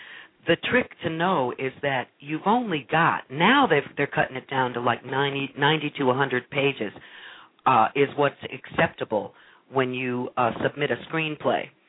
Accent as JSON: {"language": "English", "town": "Detroit", "region": "Michigan", "country": "United States", "tie": "born or raised there", "said": "I love New York City, and I love my hometown, which is where I am now, which is Detroit. Hello, Detroit."}